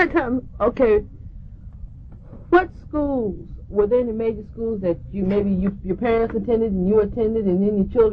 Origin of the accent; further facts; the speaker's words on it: Culpeper, Virginia, United States; Well, see, that was different because I'm from Culpeper.